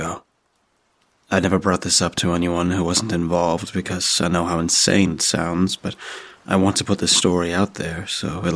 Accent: Southwest, United States; I'm from the American Southwest, in what was once the Navajo Nation, and that's where the story takes place.

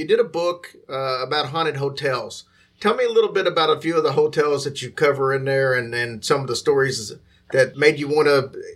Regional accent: Louisville, Kentucky, United States; What do you got from Louisville? I know that's obviously my hometown

